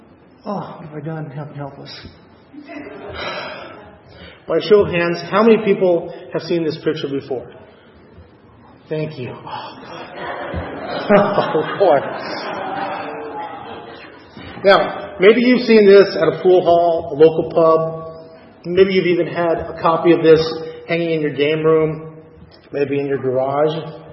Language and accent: English; Burbank, California, United States; Before going to church here, I grew up in Burbank, where I went to First Presbyterian Church of Burbank.